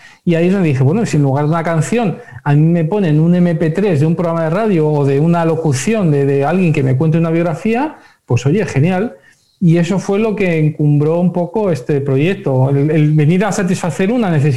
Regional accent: Madrid, Community of Madrid, Spain; now in Barcelona, Spain; yo soy un madrileño que llevo desde el 2004 aquí en Barcelona

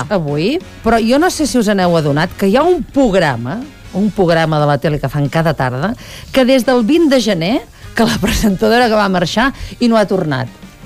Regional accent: Catalonia, Spain; soc de la Garrotxa

